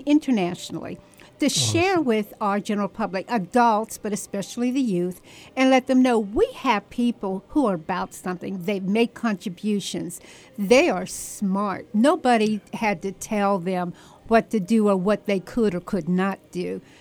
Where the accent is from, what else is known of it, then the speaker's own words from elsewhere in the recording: Pittsburgh, Pennsylvania, United States; moved away as an adult; now in Augusta, United States; Well, as I shared with you, I am from Pittsburgh, Pennsylvania. Really a little city outside of Pittsburgh, about 40 minutes outside of Pittsburgh, but all my adult life I spent in Pittsburgh.